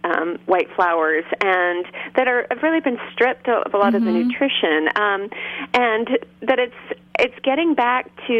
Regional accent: Berkeley, California, United States; I grew up in Berkeley, California, okay.

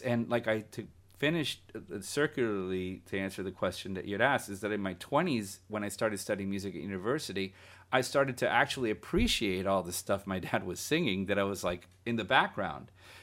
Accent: Guatemala; And growing up in Central America, I remember in Guatemala

